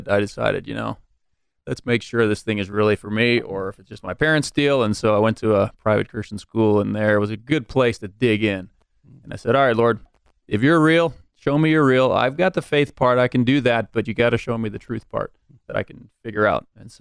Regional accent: Peoria, Illinois, United States; also born or lived in South Africa; Well, I was born in South Africa, and so born there, lived there till I was about 8, and for political reasons, my parents said, we got to get out of here. We weren't missionaries, weren't even believers over there, and 77, we headed over, and so moved to Peoria, Illinois

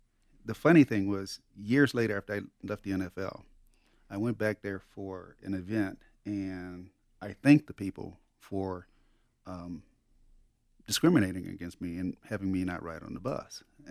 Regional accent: Galveston, Texas, United States; when I was growing up in Galveston, it was technically against the law for us to walk on the same side of the street as whites.

